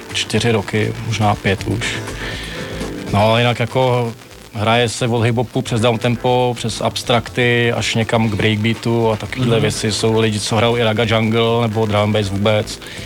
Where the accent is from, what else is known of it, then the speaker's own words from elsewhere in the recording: Prague, Czechia; No já ne, no, já jsem ze Smíchova, ale tak to je přes kopec jenom.